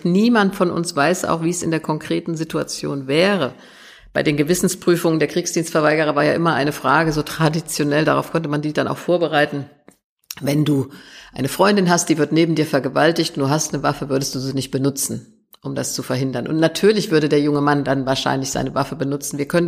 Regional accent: West Germany, Germany; born there; Ich bin nach 45 in Westdeutschland geboren.

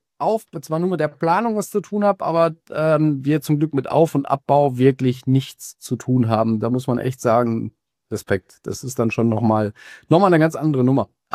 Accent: North Rhine-Westphalia, Germany; also born or lived in Swabia, Germany; now in Baden, Germany; gebürtiger Schwabe, im Sauerland aufgewachsen und wohne jetzt im Badischen.

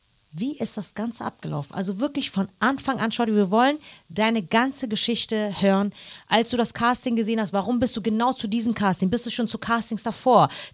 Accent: Berlin, Germany; ich komme aus Berlin

